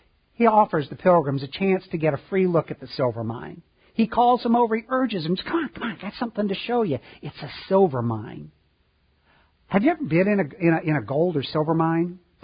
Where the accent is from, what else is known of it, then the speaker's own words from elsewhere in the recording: Illinois, United States; I grew up in Illinois, and in Illinois, in southern Illinois, there is open pit coal mining.